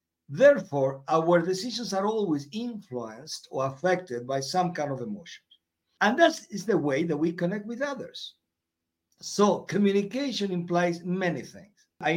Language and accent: English; Argentina; English is a second language; moved away as an adult; now in Europe; Just in a nutshell, born and raised in Argentina.